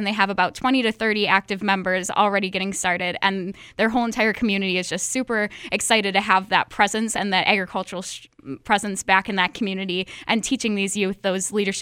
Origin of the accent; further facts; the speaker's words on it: Janesville, Wisconsin, United States; Yeah, so I grew up outside of Janesville, Wisconsin, so went to school in Clinton, and I was able to be a part of the FFA chapter there.